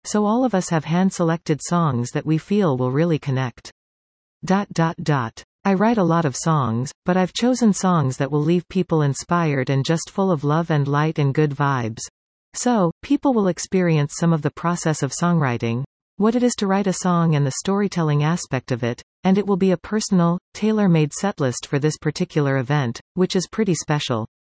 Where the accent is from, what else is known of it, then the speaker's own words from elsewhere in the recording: Iowa, United States; moved away as an adult; now in Nashville, United States; I grew up in Iowa, and I moved to Nashville when I was, like, 18. Yeah, I was just a baby. Iowa is very cold, very flat farm country. My entire family is there, born and raised.